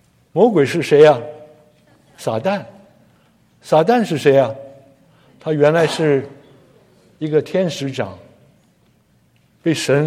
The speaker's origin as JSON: {"language": "Chinese", "region": "Tianjin", "country": "China", "tie": "born or raised there", "said": "我小的时候住在中国北方，在天津长大"}